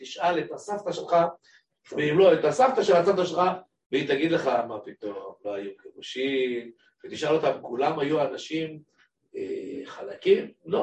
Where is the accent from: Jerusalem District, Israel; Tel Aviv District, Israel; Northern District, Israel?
Jerusalem District, Israel; Jerusalem; אני זוכר, ואני לא כזה זקן, אני רק בן 60 ומשהו. אני זוכר כשאני הייתי צעיר בירושלים